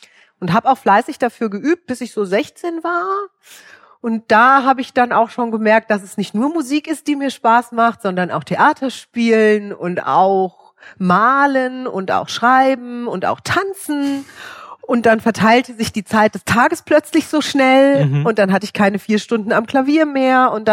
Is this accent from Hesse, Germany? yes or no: yes; Frankfurt, Hesse, Germany; born there; ich bin in Frankfurt in der Uniklinik geboren und meine Eltern haben dann noch ein Jahr in Frankfurt in der Innenstadt gewohnt und sind dann, das war Mitte der 70er, so ein Trend, dass junge Familien besser auf dem Land leben.